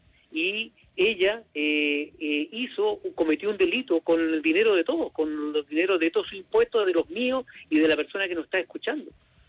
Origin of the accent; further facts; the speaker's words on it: Antofagasta, Chile; No, yo soy antofagastino, yo nací aquí, crecí acá, mis padres me criaron acá, me eduqué aquí, formé mi familia, me he titulado de tecnólogo médico y abogado acá en Antofagasta. Amo esta ciudad, mis huesos van a terminar aquí.